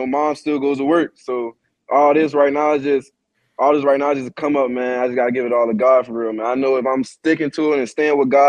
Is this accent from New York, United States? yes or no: no; Savannah, Georgia, United States; I'm a kid from Savannah, Georgia, bro.